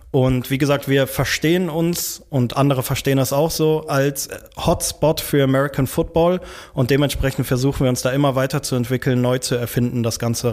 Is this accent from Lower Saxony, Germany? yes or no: yes; Lower Saxony, Germany; In meinem Dorfverein, wo ich herkomme, aus Südniedersachsen, da habe ich Fußball gespielt.